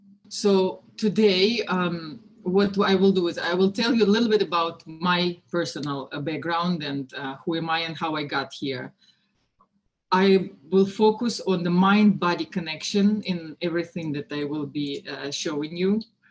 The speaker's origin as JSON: {"language": "English", "region": "Moscow", "country": "Russia", "tie": "born or raised there", "second_language": "English", "moved": "yes", "said": "I was born and raised in Russia, in Moscow, at the time of the Cold War."}